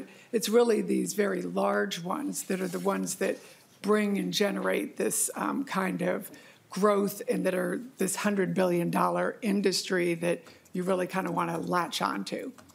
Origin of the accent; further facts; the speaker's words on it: Virginia, United States; my home state of Virginia now is getting a big part of all these cuts that are coming.